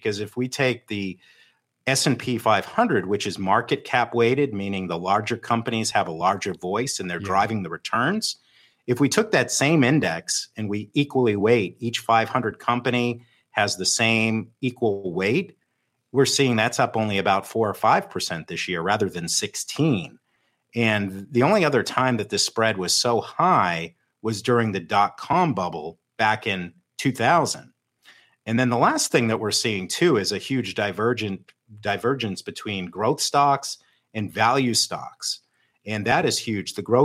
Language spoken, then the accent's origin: English; New England, United States; And I grew up in New England, and one of the great coaches there was Bill Belichick.